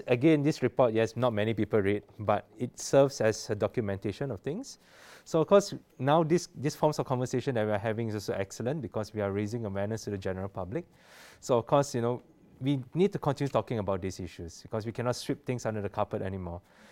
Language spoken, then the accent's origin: English; Malaysia; I'm voting that person because I know he will protect my interests as a Malaysian and not from a particular ethnic group.